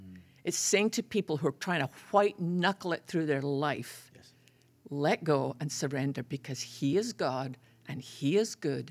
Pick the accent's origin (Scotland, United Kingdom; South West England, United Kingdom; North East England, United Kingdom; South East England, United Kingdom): Scotland, United Kingdom; when growing up in Scotland, we're big on wallpaper.